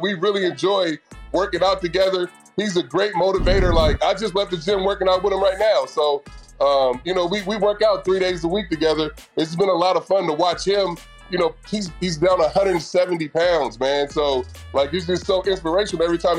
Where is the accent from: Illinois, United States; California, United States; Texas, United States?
California, United States; Vallejo; And then we paid homage to my hometown, which is Vallejo, California. And the neighborhood I'm from is called The Crest.